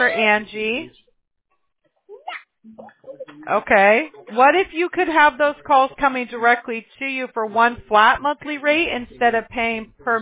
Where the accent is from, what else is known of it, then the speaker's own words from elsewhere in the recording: Apple Valley, California, United States; I grew up in Apple Valley, so I'm familiar.